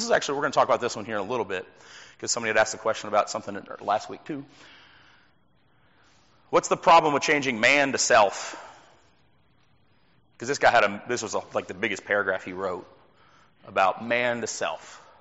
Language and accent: English; Louisville, Kentucky, United States; Yeah, I grew up in Louisville, and you know Louisville's a big horse race town.